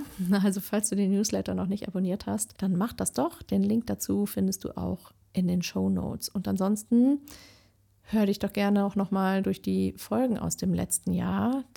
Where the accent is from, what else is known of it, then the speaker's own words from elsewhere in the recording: North Rhine-Westphalia, Germany; das Siegerland, was ja meine Heimat ist